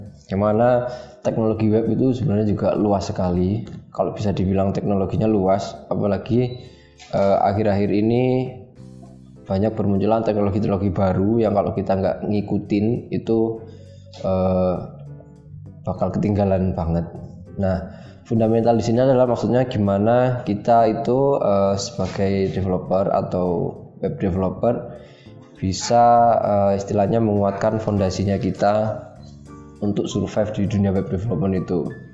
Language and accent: Indonesian; Probolinggo, East Java, Indonesia; born there; Saya kelahiran Probolinggo beberapa tahun silam.